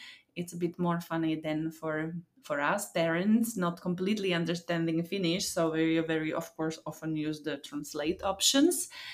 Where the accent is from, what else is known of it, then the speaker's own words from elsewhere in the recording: Slovakia; They speak Slovak because I'm from Slovakia